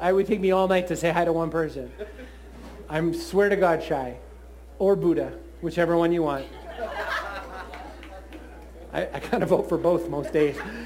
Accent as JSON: {"language": "English", "town": "Boston", "region": "Massachusetts", "country": "United States", "said": "Look, I'm from Boston. You may have heard of us."}